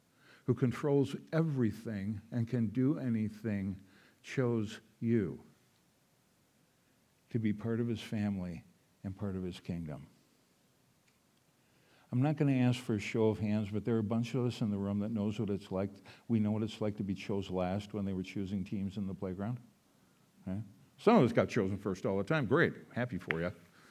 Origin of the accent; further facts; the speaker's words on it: Minnesota, United States; I said, I'm from Minnesota.